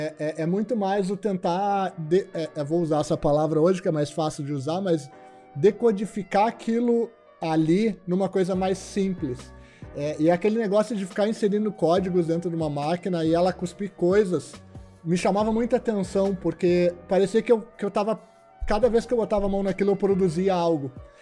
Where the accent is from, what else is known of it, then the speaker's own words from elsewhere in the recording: Porto Alegre, Rio Grande do Sul, Brazil; Sou gaúcho, nascido em Porto Alegre.